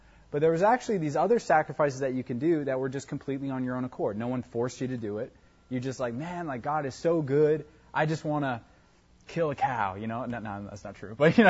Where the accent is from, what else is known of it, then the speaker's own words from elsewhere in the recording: United States; from a perspective like mine, growing up in America and stuff like that, it sounds very odd.